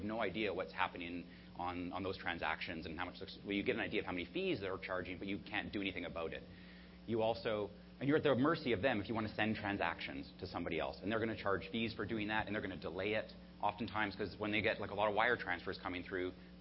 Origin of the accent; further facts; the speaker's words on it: Canada; Like, well, a lot of us from Canada, we're from Canada.